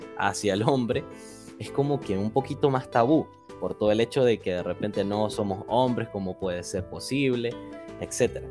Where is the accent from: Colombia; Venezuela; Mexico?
Venezuela; now in Chile; Yo soy venezolano, tengo 25 años, pero vivo hace 5 años ya casi en Chile.